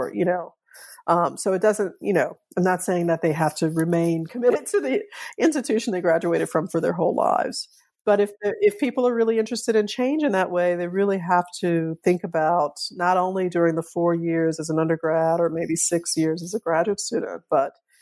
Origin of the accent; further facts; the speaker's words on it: New Orleans, Louisiana, United States; So I grew up in New Orleans. I've learned that my family, on my father's side was there.